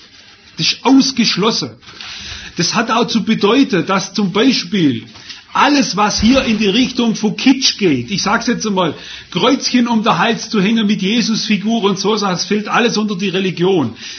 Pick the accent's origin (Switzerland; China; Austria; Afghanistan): China; Wisst ihr, ich komme ja aus China